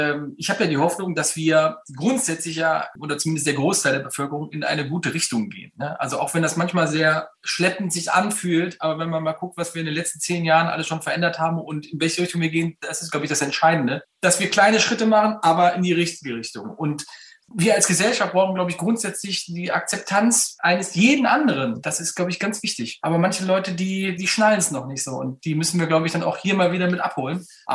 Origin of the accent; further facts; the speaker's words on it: North Rhine-Westphalia, Germany; Das ist halt so bei uns in NRW. Da weiß man, wo man dran ist.